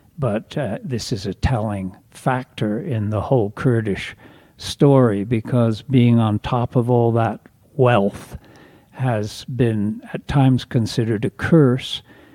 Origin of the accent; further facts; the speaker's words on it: United States; you feel very welcomed, particularly as an American, and particularly as the son of someone they consider a supporter and friend.